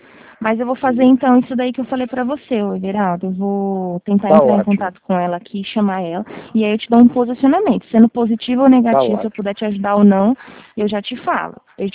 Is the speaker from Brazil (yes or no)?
yes; São Paulo, Brazil; Eu sou do estado de São Paulo, sou do interior de São Paulo.